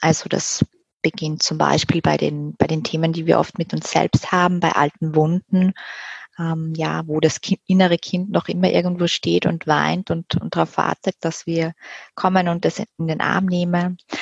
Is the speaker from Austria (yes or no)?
yes; Graz, Styria, Austria; ich bin dann vor vielen Jahren auch mit ihr gemeinsam nach Wien gegangen. Und ich weiß noch, wir haben dann ein paar Besorgungen damals noch in meiner Heimatstadt in Graz gemacht.